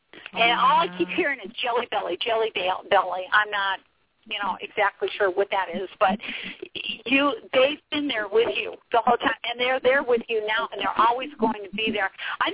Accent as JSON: {"language": "English", "town": "Taylor", "region": "Pennsylvania", "country": "United States", "said": "Are you one of my people from up there? I'm from Taylor."}